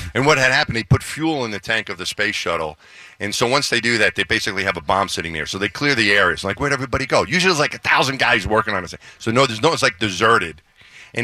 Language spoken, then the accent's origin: English; Franklin Square, New York, United States; now in Houston, United States; From Long Island. That's where I grew up, just outside of the city.